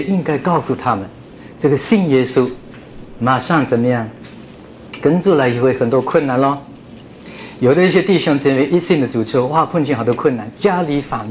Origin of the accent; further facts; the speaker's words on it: China; 我们中国人讲中英文一起来。